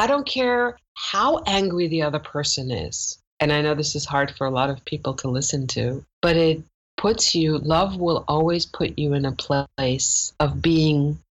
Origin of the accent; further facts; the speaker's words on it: Germany; I grew up in Germany as a Persian Jewish girl in Germany, and I used to wear a Star of David around my neck.